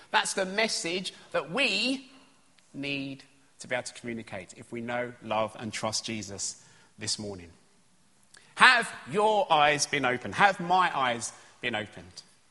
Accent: London, United Kingdom; Here's a little bit of my story. I grew up in East London.

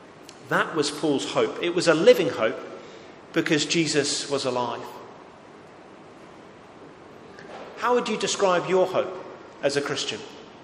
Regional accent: London, United Kingdom; at church where I grew up in London.

